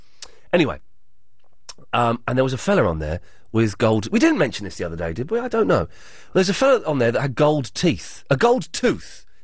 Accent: Slough, South East England, United Kingdom; Now, I come from the Britwell Estate on Slough. I've done good.

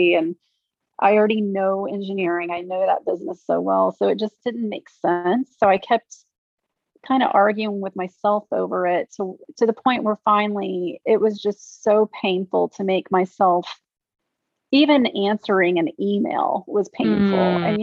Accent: Mobile, Alabama, United States; also born or lived in San Diego; so I moved from San Diego back to my hometown in Mobile, Alabama. I haven't been here in 25 years.

